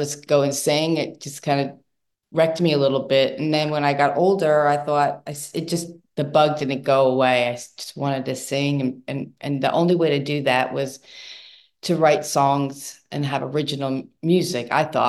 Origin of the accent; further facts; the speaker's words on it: Smithtown, New York, United States; But I think having grown up on Long Island, and this is back in the 70s